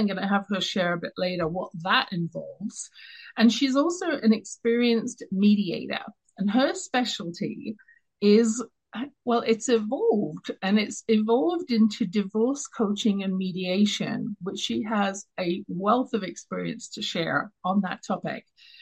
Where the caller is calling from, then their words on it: Calgary, Alberta, Canada; I'm dialing in from Calgary, Alberta in Canada